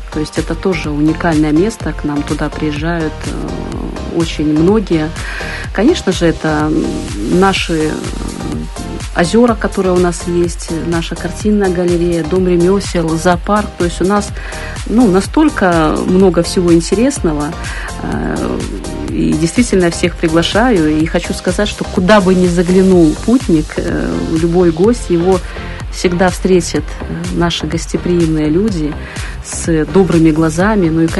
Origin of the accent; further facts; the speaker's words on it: Oktyabrsky, Russia; я родилась и живу в Октябрьском